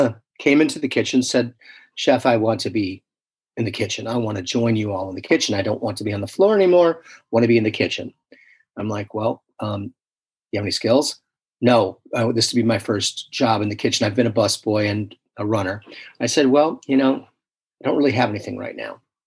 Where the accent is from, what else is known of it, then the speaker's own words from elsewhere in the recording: Illinois, United States; I'm from Illinois originally. So my wife, Janet, who I met in the first place that I cooked at, she was a waitress in high school. She got homesick and decided we needed to go back to Illinois, be near the families.